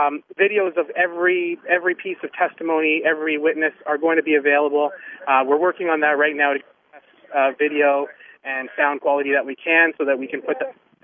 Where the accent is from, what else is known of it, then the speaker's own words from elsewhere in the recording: Stratford, Ontario, Canada; And I'm an engineer from Stratford, Ontario.